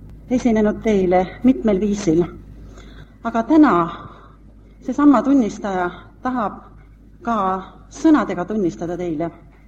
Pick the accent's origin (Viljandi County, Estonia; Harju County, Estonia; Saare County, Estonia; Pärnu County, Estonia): Pärnu County, Estonia; Pärnu; born there; Me oleme pärit mõlemad ühest linnast. Meie mõlema sünnilinn on Pärnu.